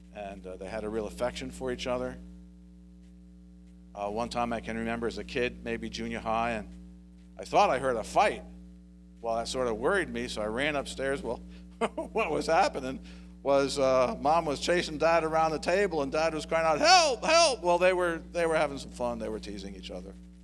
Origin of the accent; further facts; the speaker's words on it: Connecticut, United States; I grew up in Connecticut, and he's buried there along with my mom.